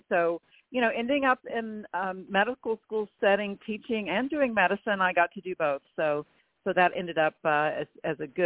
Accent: Fort Worth, Texas, United States; I grew up in Fort Worth, but we lived on the edge of town. And my parents had been in farming and ranching before my dad took an urban job.

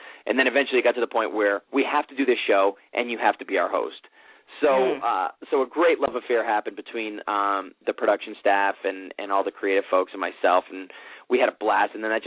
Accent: Rumford, Rhode Island, United States; I'm actually an East Coast guy myself. I'm originally from Rhode Island, and a lot of folks, big shout out to Rumford, Rhode Island.

